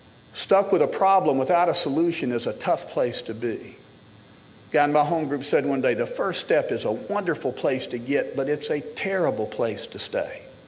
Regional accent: Smyrna, Tennessee, United States; And I grew up in Smyrna, Tennessee, which is a small town about 30 miles out of Nashville.

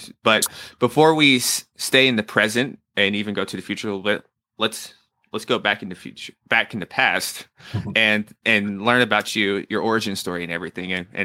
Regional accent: Nashville, Tennessee, United States; I'm from Nashville after all.

